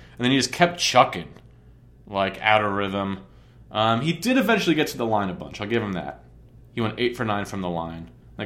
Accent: New York, United States; born there; also born or lived in New Jersey; When I get upset, my inner Strong Islander starts coming out. I was born on Strong Island.

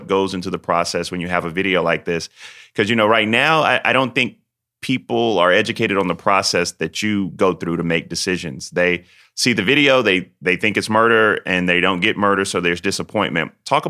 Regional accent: the South, United States; accent: Southern; people pick on me, by the way, that I say that word when I'm on Wolf. That's my Southern accent.

